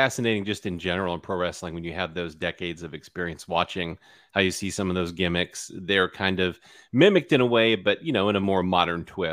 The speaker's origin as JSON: {"language": "English", "region": "New England", "country": "United States", "tie": "born or raised there", "said": "I kind of am a mutt. I've been all over the place. I grew up mainly in New England."}